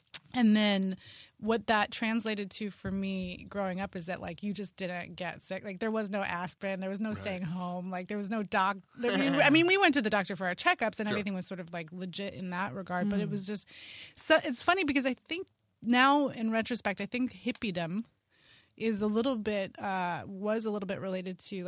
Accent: San Francisco, California, United States; I was raised in San Francisco in the city, and it's pretty rare

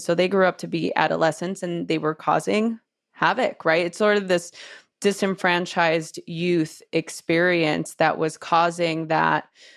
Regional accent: Los Angeles, California, United States; growing up in East LA during the LA riots in this very much immigrant family neighborhood hub in East

